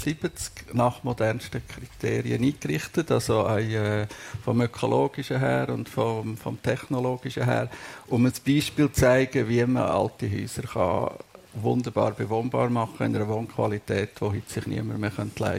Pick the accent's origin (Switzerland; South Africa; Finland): Switzerland; Melchtal, Obwalden; Ich bin in Melchtl aufgewachsen, ein Dorf mit 200 Leuten und 50 Klosterfrauen. Es hatte ein Kloster.